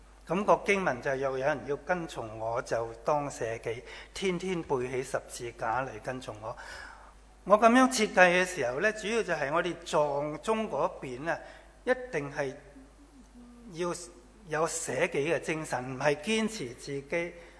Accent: China; 我们中国人常都说，善有善报，恶有恶报

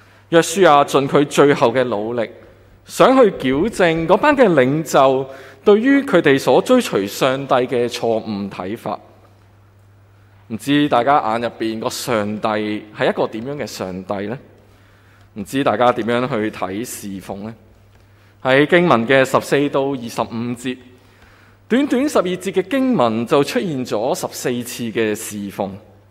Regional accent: Hong Kong; 我们会知道我们香港人的人工其实都不算低。

